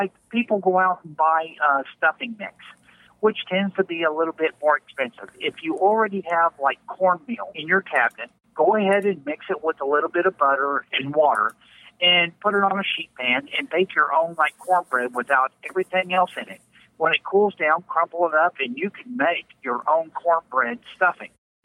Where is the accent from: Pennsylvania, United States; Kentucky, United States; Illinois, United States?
Kentucky, United States; Somerset; also born or lived in Maryland; Well, I grew up in Somerset, Kentucky. I went to school with you.